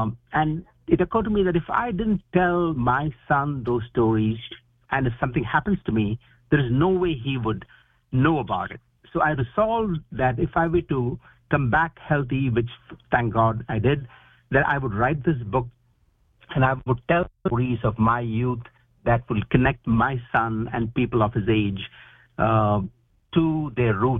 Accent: India; this friendship I actually experienced myself growing up in India.

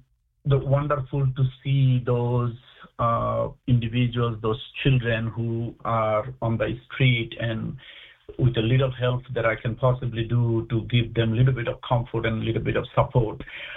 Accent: Bangladesh; I gather my friends and family that I grew up with in Bangladesh

